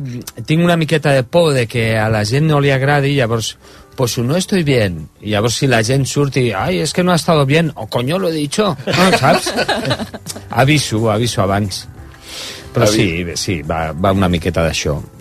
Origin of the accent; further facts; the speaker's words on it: Igualada, Catalonia, Spain; Que és el meu poble